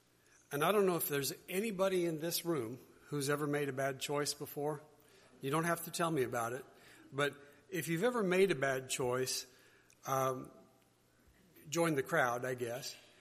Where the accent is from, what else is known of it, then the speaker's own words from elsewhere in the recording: Gilman City, Missouri, United States; And even though I grew up in Gilman City, the town that I really spent more time in as a kid was Ridgeway with my grandparents.